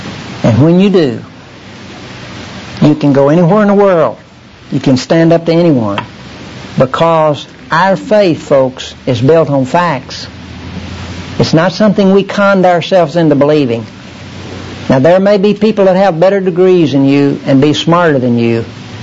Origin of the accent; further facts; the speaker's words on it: Littlefield, Texas, United States; About 3 weeks ago, I was visiting out my hometown, Littlefield, Texas. My parents are getting rather old.